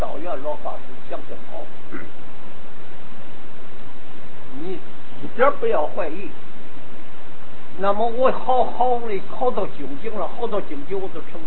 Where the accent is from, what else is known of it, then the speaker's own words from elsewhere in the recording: North China, China; accent: northern dialect; 所以我跟你们说过我那个北方土话，你过了这个村没有这个店